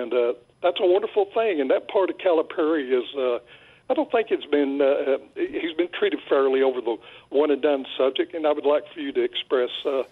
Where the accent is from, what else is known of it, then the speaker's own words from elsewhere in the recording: Appalachia, United States; I was raised in the Appalachian coal fields. I worked as a coal miner